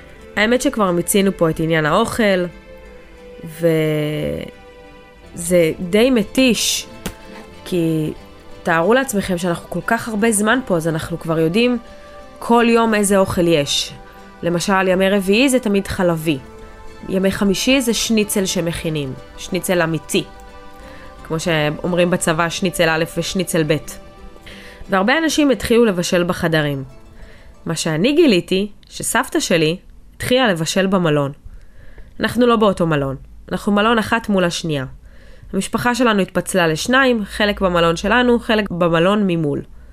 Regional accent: Mivtahim, Southern District, Israel; אני ממושב מבטחים שבמועצה אזורית אשכול. ואני מפונה מהבית. אני כבר 5 חודשים נמצאת באילת. אני נמצאת באילת עם אמא שלי, בן הזוג שלי אור, אחי דר, אחותי יובל והבת שלה אמא.

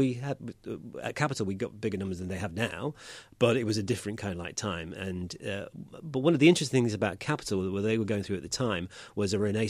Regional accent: Fleetwood, North West England, United Kingdom; I come from Fleetwood in Lancashire. So we're just off the coast. So the Irish Sea is there.

